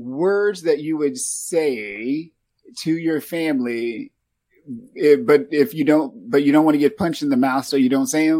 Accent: Texas, United States; And so I grew up in East Texas. And so I consider myself Southern. And I guess I'm Black and Southern.

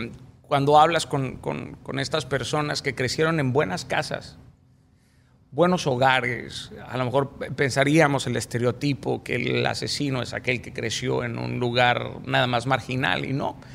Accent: Mazatlán, Sinaloa, Mexico; Yo crecí en Mazatlán, Sinaloa, querido. Es un puerto que fue golpeado por la violencia

